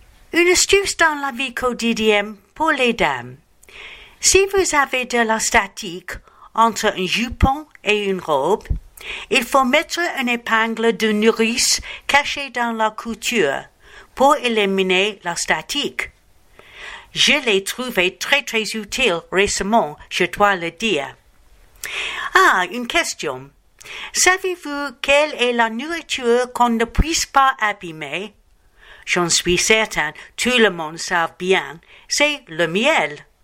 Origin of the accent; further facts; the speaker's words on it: England, United Kingdom; French is a second language; now in France; je suis anglaise et maintenant mon mari et moi, nous sommes ici en France en permanence.